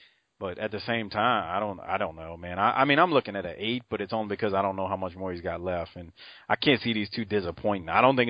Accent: the South, United States; I'm from the South, man.

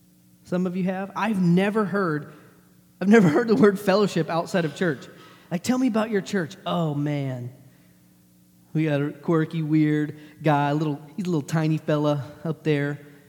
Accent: Texas, United States; I'm from Texas. You're from here. You have weird accents. I do not.

